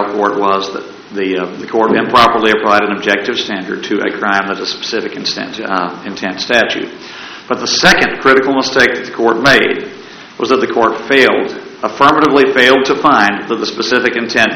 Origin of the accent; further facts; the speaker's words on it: Lynchburg, Virginia, United States; from Lynchburg.